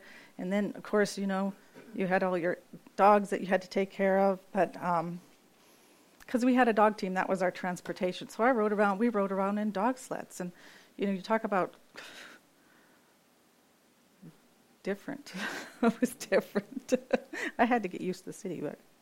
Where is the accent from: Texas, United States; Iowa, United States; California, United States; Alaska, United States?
Alaska, United States; Upper Kalskag; also born or lived in Minnesota; But my story began in Southwest Alaska. Here. Who knew? I was born in Minnesota, 6 months old. My parents left for the mission field. They answered the call of God and became missionaries in a little Eskimo Indian village.